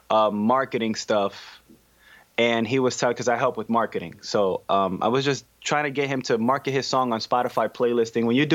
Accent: Connecticut, United States; now in Bridgeport, United States; Okay, I'm from Connecticut. I'm living here in Bridgeport.

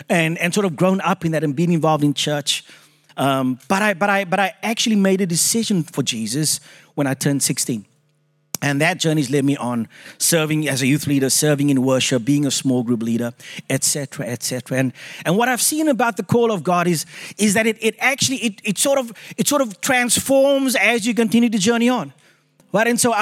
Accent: South Africa; accent: South African; now in Australia; As you can hear from the accent, I'm South African.

